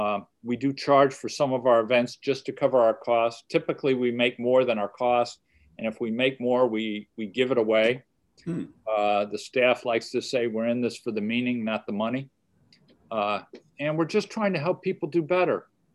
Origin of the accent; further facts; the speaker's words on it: Chicago, Illinois, United States; I grew up in Chicago, went to college and graduate school at Northwestern University, Kellogg.